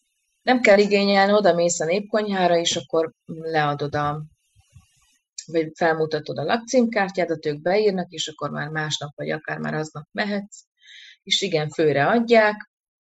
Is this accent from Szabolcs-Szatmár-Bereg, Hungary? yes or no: yes; Szabolcs-Szatmár-Bereg, Hungary; Szabolcs, Szatmár, Bereg megye. Uh-huh. Én onnan származom, én itt élek, itt dolgozom